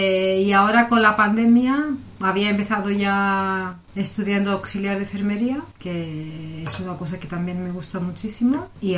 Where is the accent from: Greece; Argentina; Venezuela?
Greece; Crete; Spanish is a second language; now in Patones, Spain; Yo soy de Grecia. De una isla súper bonita que se llama Creta.